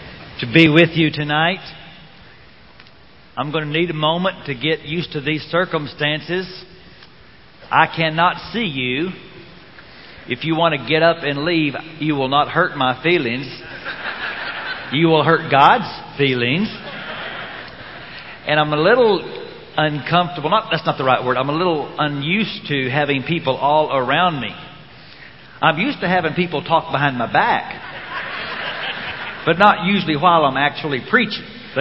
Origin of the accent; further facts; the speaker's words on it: Texas, United States; but I'm from Texas, and it's hard for a Texan to admit that something somewhere else could be better than we have at home.